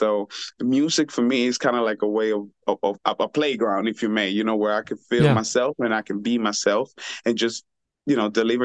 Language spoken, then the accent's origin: English; La Ceiba, Atlántida, Honduras; I'm originally from La Ceiba, Honduras. Yes, you said it right.